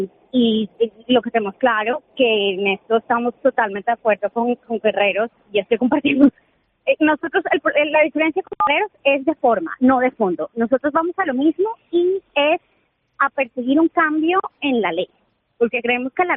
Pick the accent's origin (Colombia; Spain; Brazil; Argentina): Colombia; yo soy de Colombia